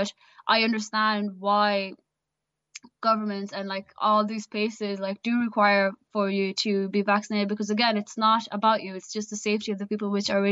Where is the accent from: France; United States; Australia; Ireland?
Ireland; Carlow, Leinster; because I'm from Carlow